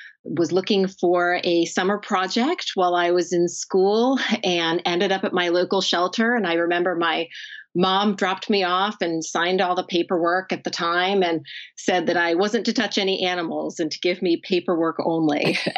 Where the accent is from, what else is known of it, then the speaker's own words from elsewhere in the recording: New Jersey, United States; I had become a fan of the site and the work that Petfinder had already been doing in my home state of New Jersey.